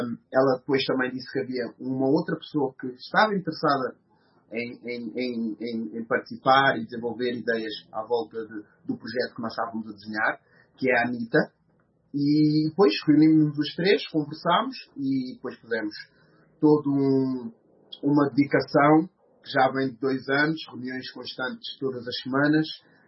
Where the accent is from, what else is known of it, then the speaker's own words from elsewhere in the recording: Vila Franca de Xira, Lisbon, Portugal; moved away as an adult; now in London, United Kingdom; Eu sou de origem guineense, a Paula é de origem cabo-verdiana, mas eu nasci em Portugal, Lisboa, mais concretamente uma cidade chamada-se Vila Franca de Xira, onde eu vivi a minha vida toda até aos 20 anos e depois mais tarde vim para Londres em 2013